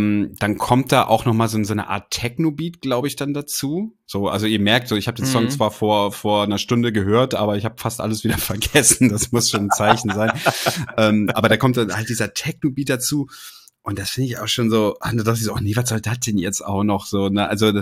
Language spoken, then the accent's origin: German; Northern Germany, Germany; now in Cologne, Germany; weil ich bin ja eigentlich nicht in NRW geboren oder auch in Köln geboren, sondern also aufgewachsen bin ich ja in Norddeutschland.